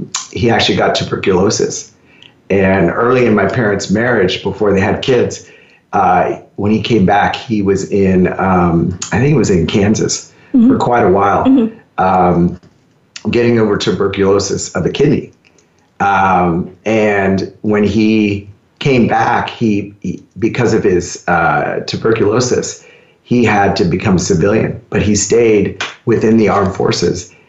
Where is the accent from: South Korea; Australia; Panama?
Panama; also born or lived in New Mexico / Las Vegas; now in United States; So I grew up in Panama. And when we moved to the States, we initially moved back to New Mexico.